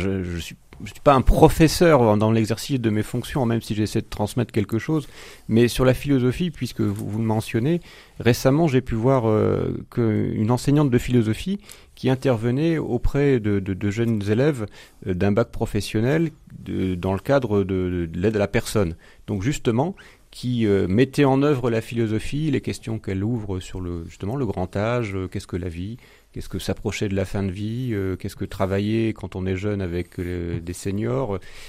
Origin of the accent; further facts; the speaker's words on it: Douai, Hauts-de-France, France; D'abord, je viens du nord, puisque je suis né à Douai